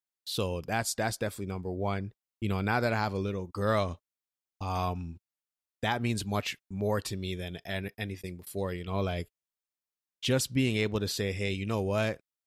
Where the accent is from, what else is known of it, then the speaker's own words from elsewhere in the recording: Canada; born there; my parents are immigrants, so they went through a lot just to get here. And I could have been born in Nigeria, but I was born in Canada